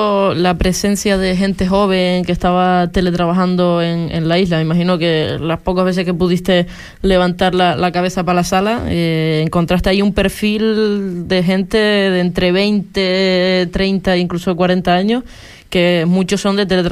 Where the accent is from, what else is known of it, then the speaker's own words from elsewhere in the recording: Lajares, Canary Islands, Spain; una pizzería que está en mi pueblo, en Lajares